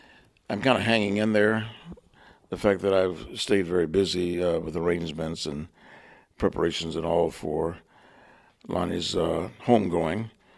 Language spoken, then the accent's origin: English; Miami, Florida, United States; Many of us were from the South. I was from Miami, Florida, where the racism was not as harsh, but it existed.